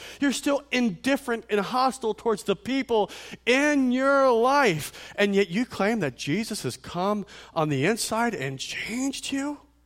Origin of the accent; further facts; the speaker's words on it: Ireland; I'm Irish, so I know.